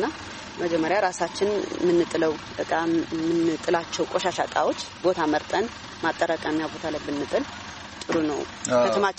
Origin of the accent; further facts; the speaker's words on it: Mekelle, Tigray, Ethiopia; በጣም ተወልጄ ያደኩት መቀሌ ነው።